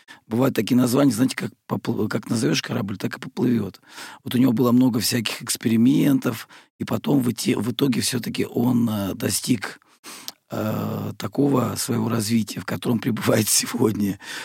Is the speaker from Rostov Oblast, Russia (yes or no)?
yes; Rostov Oblast, Russia; я сам из Ростовской области, да.